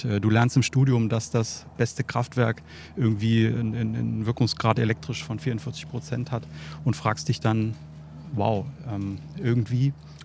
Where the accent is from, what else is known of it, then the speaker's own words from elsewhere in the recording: Saxony-Anhalt, Germany; also born or lived in Brandenburg; Bin aufgewachsen in Brandenburg und groß geworden in Sachsen-Anhalt.